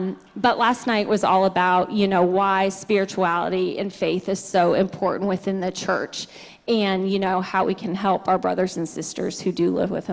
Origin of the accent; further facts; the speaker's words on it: North Carolina, United States; I'm from North Carolina, and I met Pastor Tom back during the COVID